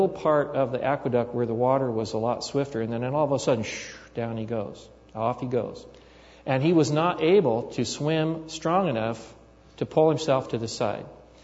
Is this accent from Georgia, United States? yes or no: no; California, United States; this true story that happened when I was still growing up in California.